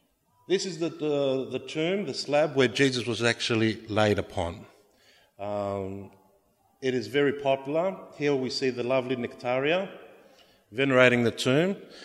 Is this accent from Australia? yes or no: yes; Australia; I said, sorry, you know, I'm from Australia, so I could excuse myself.